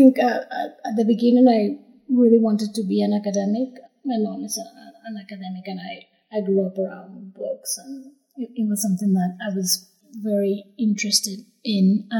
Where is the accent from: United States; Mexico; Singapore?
Mexico; Mexico City; also born or lived in Oaxaca; I grew up in Mexico City, and I consider myself from those places, but also very, very much from here